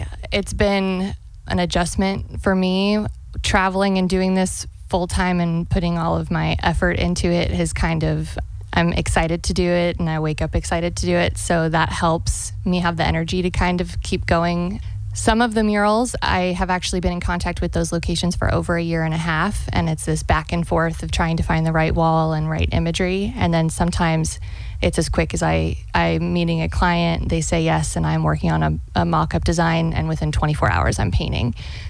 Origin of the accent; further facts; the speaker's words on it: Covington, Virginia, United States; So my first state was Virginia, and I painted in Covington, Virginia, which is my hometown.